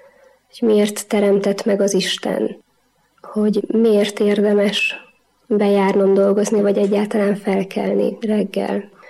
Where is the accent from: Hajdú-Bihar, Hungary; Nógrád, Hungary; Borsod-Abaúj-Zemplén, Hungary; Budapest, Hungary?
Nógrád, Hungary; Tar; 31-2 évvel ezelőtt születtem egy kis mátraaljai településen, Taron. Az életem egy csendes, vidéki, falusi életben kezdődött.